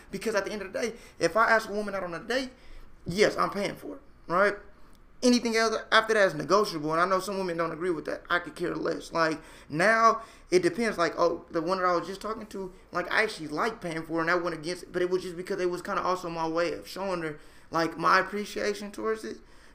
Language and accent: English; California, United States; Like, first of all, I'm from California.